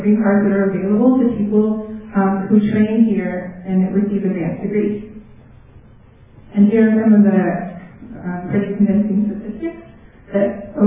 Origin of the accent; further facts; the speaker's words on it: Missouri, United States; We were supposed to meet with Congressman Emanuel Cleaver. Missouri is my home state.